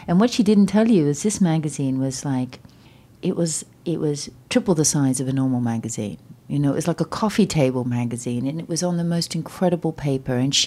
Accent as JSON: {"language": "English", "country": "Australia", "said": "as being Australian."}